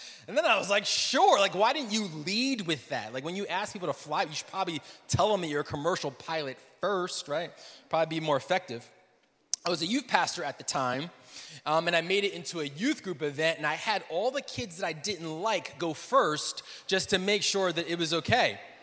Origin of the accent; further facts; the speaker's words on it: New Jersey, United States; Now, I'm from New Jersey, where they only breed skeptical people.